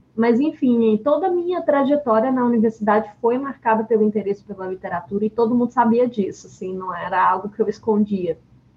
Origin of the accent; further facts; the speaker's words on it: Formosa, Goiás, Brazil; Sou de Formosa, Goiás, interior de Goiás. Meu pai e minha mãe são comerciantes.